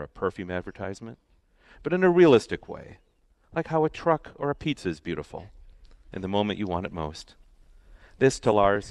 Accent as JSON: {"language": "English", "region": "Midwest", "country": "United States", "tie": "born or raised there", "lives_now": "Hollywood, United States"}